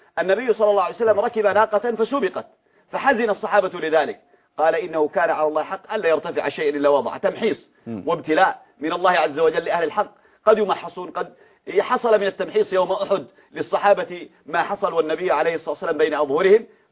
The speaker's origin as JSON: {"language": "Arabic", "country": "Yemen", "said": "نحن عندنا في اليمن"}